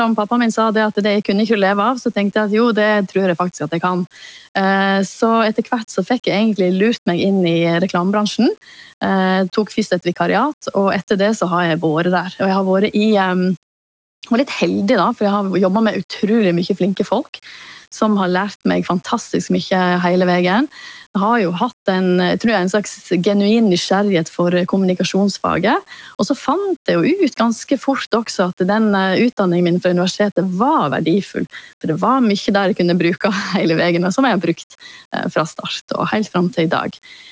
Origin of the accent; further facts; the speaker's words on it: Årdal, Vestland, Norway; accent: Vestland dialect; moved away as an adult; now in Oslo, Norway; Jeg har jo en vestlandsdialekt, så jeg jo egentlig opprinnelig fra Årdal I Sogn.